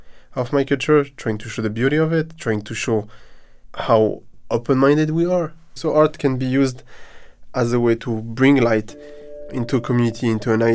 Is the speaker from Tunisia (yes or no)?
yes; Gabès, Gabès Governorate, Tunisia; my hometown of Gabès in south of Tunisia